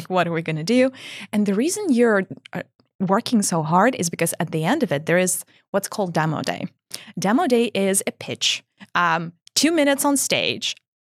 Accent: Russia; Now, I grew up in Russia.

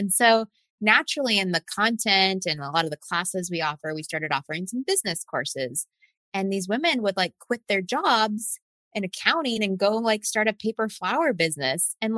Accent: Texas, United States; So I was born and raised in Texas. I fell in love with creativity as a little girl.

